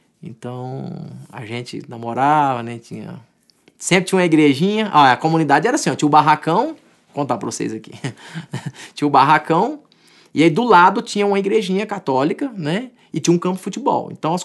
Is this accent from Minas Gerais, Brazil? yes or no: yes; Campina Verde, Minas Gerais, Brazil; Primo, irmão, amigos de infância que a gente tocava lá em Campina Verde, brincava junto e tal.